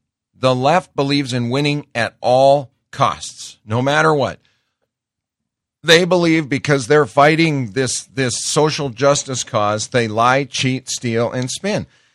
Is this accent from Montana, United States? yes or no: yes; Montana, United States; I grew up in Montana, and before I became a believer, I spent some time in places I shouldn't.